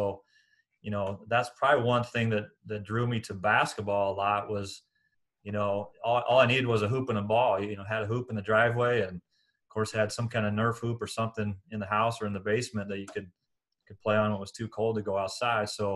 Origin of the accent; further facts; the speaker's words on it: Des Moines, Iowa, United States; So I grew up in Des Moines, born and raised there.